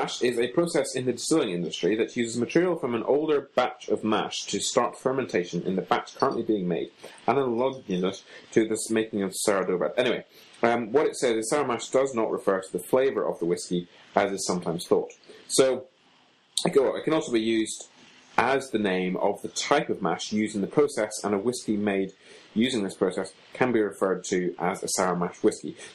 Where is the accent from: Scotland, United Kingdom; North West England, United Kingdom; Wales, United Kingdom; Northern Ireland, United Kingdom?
Scotland, United Kingdom; Being Scottish and both being cider drinkers, how can you not like Thistle Cross?